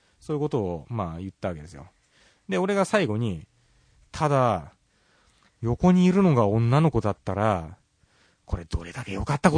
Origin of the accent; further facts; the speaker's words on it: Tokyo, Japan; なんかね、俺東京人なのに発想が田舎もんだよね。